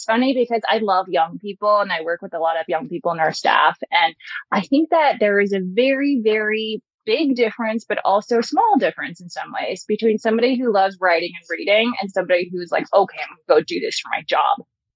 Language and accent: English; Federal Way, Washington, United States; I grew up in Seattle area in a town called Federal Way, which is south of Seattle.